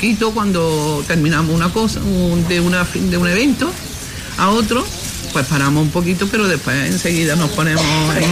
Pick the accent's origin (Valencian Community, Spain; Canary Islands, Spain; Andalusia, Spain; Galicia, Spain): Andalusia, Spain; Antequera; now in Molina de Segura, Spain; yo realmente no soy de aquí. Yo soy de Antequera, pero bueno, yo me considero de aquí ya. Bueno, yo llevo 40 años, ¿eh? Yo soy de Antequera, pero llevo 40 años en Molina.